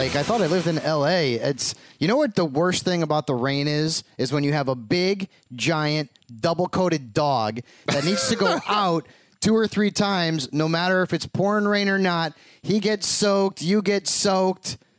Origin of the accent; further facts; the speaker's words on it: Connecticut, United States; from the East Coast, you know, I'm from Connecticut.